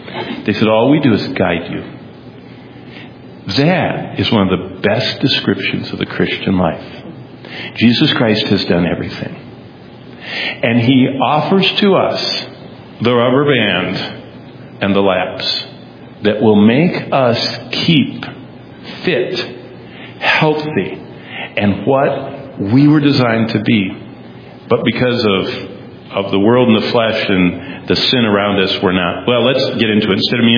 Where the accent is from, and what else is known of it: Lansing, Michigan, United States; born or raised there